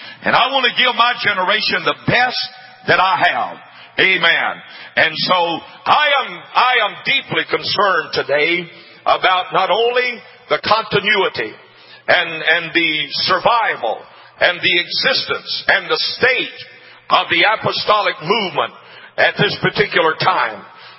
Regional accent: Jena, Louisiana, United States; I was born and raised in Gina, Louisiana. I graduated from Gina High School.

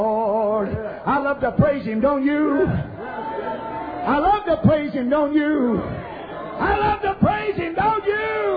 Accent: Indiana, United States; I'm from Indiana. I appreciate the deep moving of the Spirit of God.

